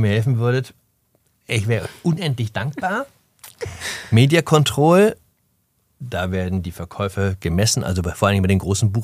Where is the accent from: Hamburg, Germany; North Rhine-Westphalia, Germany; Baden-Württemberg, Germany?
Hamburg, Germany; Meine Heimatstadt.